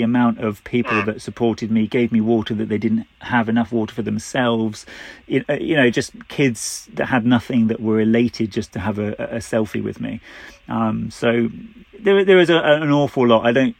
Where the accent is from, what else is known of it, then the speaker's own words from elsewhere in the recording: United Kingdom; we're British, we're always going to moan about the weather.